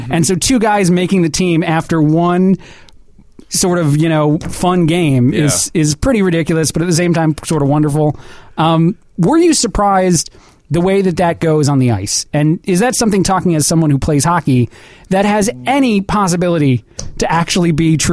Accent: New Jersey, United States; New Yorkers don't accept me as a New Yorker since I'm from Jersey.

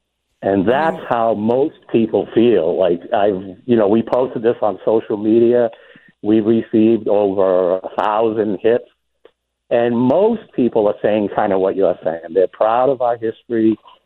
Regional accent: New Bedford, Massachusetts, United States; You know, I'm a proud Massachusetts man. I was born and raised in New Bedford, served as a police officer for 40 years.

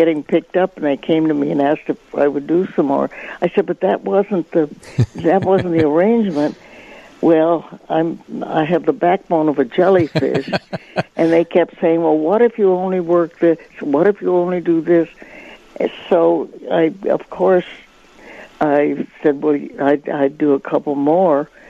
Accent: Oak Park, Illinois, United States; born there; And also, I was born across the street from Chicago. I was born in Oak Park.

